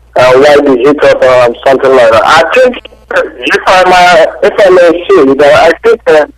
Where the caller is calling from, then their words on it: Vienna, Austria; I'm calling from Vienna, Austria.